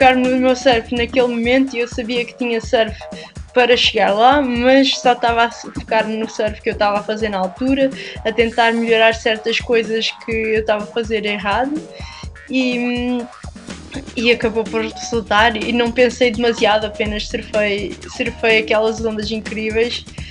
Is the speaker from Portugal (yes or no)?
yes; Quarteira, Algarve, Portugal; de onde eu sou de Quarteira, só não havia ondas muito consistentemente, por isso íamos para Sagres muitas vezes